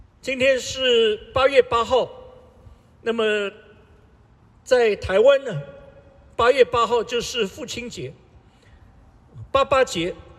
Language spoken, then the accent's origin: Chinese; China; 我们中国人也不少，你要发财找关公，你要生小孩找观音，你要有吃的找灶神